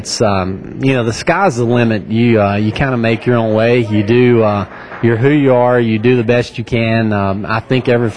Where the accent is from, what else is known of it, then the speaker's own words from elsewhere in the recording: United States; I grew up on the Tennessee River, so, you know, shallow fishing